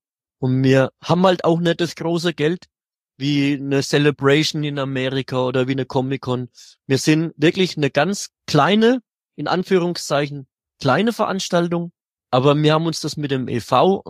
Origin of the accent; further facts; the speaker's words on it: Bavaria, Germany; Ja, das ist genauso wie mit uns Bayern und Franken.